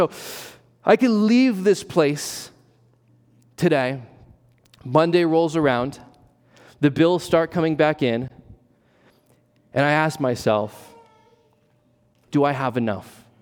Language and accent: English; East Coast, United States; I grew up on the East Coast, and so we were taking a trip in North Carolina